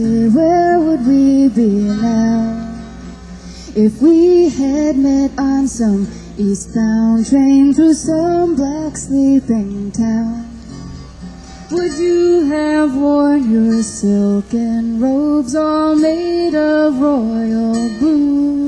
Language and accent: English; New York City, New York, United States; by the way, I'm from New York City, and it's where I've lived most of my life.